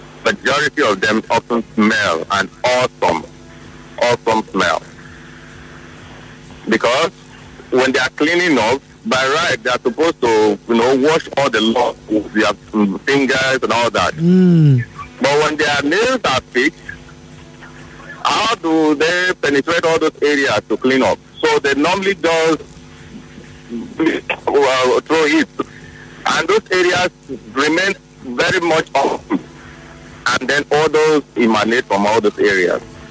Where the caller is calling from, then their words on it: Port Harcourt, Rivers, Nigeria; I'm calling from Port Harcourt.